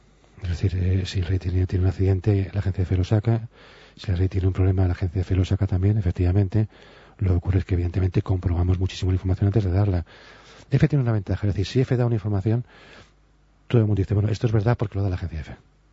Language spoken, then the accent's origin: Spanish; Spain; evidentemente yo como español